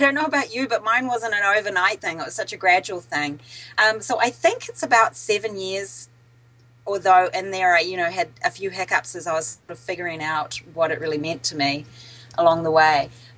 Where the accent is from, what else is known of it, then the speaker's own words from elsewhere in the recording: New Zealand; Well, I'm from New Zealand originally, but I worked for quite a time in British Columbia, and then Boston, okay. And then Southern California.